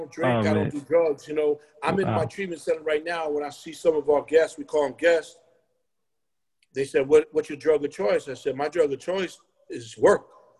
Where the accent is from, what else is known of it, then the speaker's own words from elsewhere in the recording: Queens, New York, United States; now in Los Angeles, United States; But I'm from Queens. Never forget where you come from.